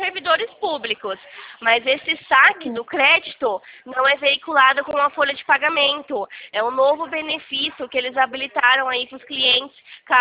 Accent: Brumado, Bahia, Brazil; born there; now in Americana, Brazil; Não, eu nasci em Brumado, aí pertinho, do lado, né? Agora eu sou aqui do interior de São Paulo, de Americana.

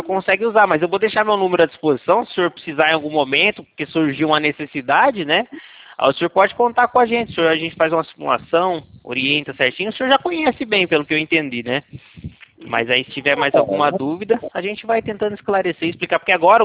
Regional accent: Leme, São Paulo, Brazil; Não, eu sou daqui da cidade de Leme, do lado de Campinas.

